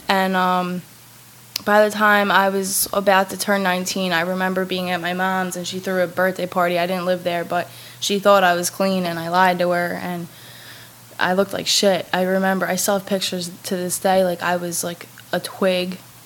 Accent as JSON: {"language": "English", "region": "New Jersey", "country": "United States", "said": "Oh, by the way, I'm from Jersey."}